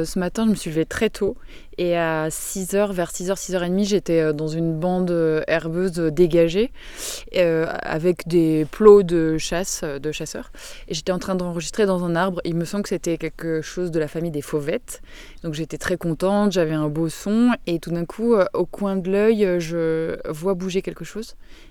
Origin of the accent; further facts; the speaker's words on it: Centre-Val de Loire, France; moi, je viens de d'Eure-et-Loir, et qui est aussi, j'habite aussi à la campagne